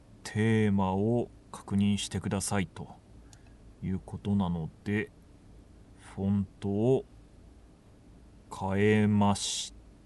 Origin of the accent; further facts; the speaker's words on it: Shiga, Japan; まあ僕、まあ滋賀出身なんですけど、やっぱり、まあ、琵琶湖はあるんですけど海はないんですね。